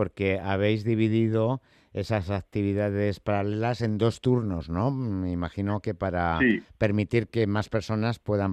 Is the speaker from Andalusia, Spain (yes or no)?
no; Vicálvaro, Community of Madrid, Spain; Yo soy de Vicálvaro, imagínate si no voy a conocer Moratalaz.